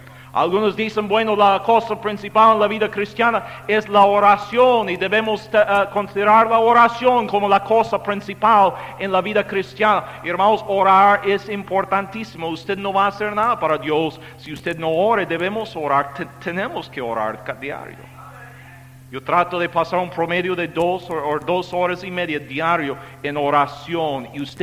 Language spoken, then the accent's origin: Spanish; Carlsbad, California, United States; Yo crecí en Carlsbad, California, Estados Unidos.